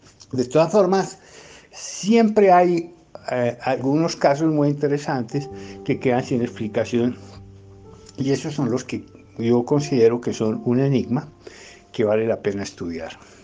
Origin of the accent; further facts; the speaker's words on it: Bogotá, Colombia; Yo soy economista bogotano